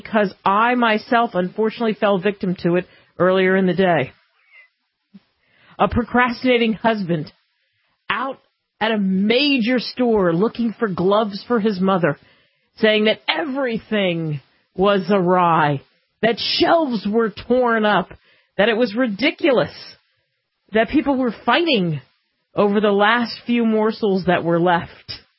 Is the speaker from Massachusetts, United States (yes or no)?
no; New Jersey, United States; And lots of rain from my hometown, cop says, in southern New Jersey.